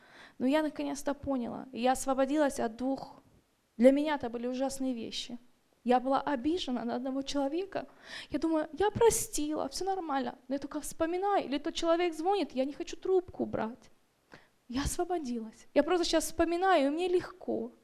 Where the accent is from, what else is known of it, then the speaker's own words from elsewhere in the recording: Tacoma, Washington, United States; я из Такомы.